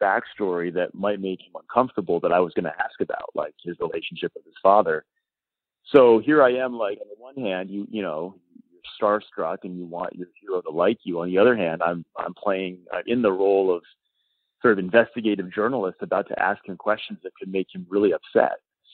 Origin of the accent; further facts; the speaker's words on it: Rhode Island, United States; I grew up in Rhode Island as a Phillies fan.